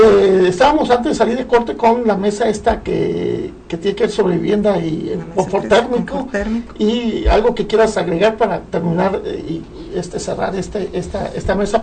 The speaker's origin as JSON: {"language": "Spanish", "town": "Mazatlán", "region": "Sinaloa", "country": "Mexico", "said": "Ya Radio UAS escucha en Mazatlán. Entonces, ya somos, por fin llegamos a mi tierra"}